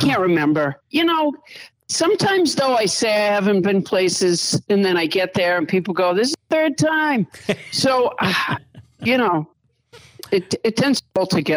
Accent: Massachusetts, United States; I still recall from being a kid growing up in Massachusetts

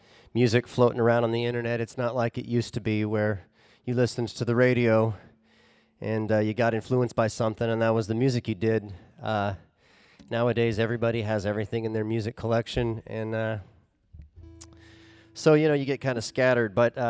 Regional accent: Eugene, Oregon, United States; now in Seattle, United States; I'm from Eugene, but I fell in love with my wife up here.

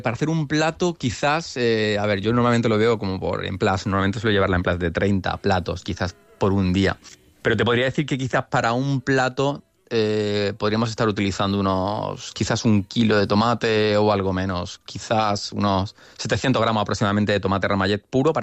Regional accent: Andalusia, Spain; recordando un poco mi origen andaluz y a mi tierra.

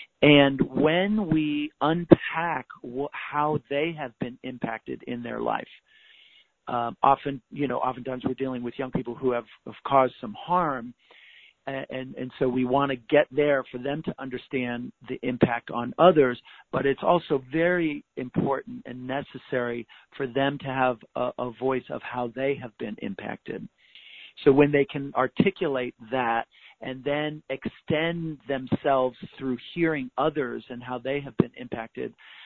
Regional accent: California, United States; Thank you so much for doing that work out in California. That's my home state, and we have family down there.

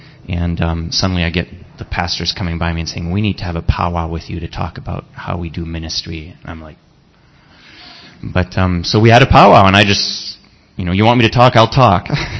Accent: France; English is a second language; I converse with them only in French. I was born and raised in France. My parents were missionaries there.

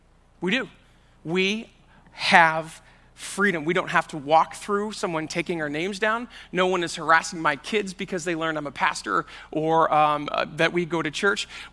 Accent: Midwest, United States; I grew up in the Midwest.

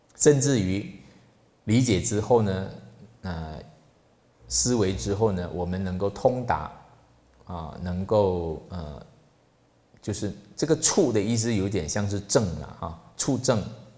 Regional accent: Sabah, Malaysia; moved away as an adult; also born or lived in Kuala Lumpur; 那我出生的地方是在东马沙巴这边，婆罗洲这边

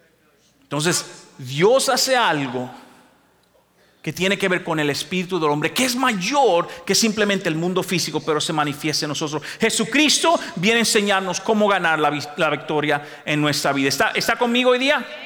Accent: Dominican Republic; yo vengo de un país, tal vez usted no sabe, yo vengo de República Dominicana, que está al lado, es la misma isla junto con Haití, se llama la Isla Española.

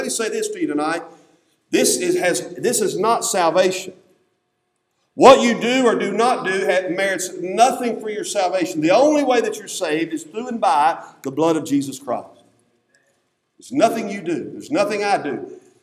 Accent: United States; The world, even our culture, and I'm an American, but it's all about becoming something.

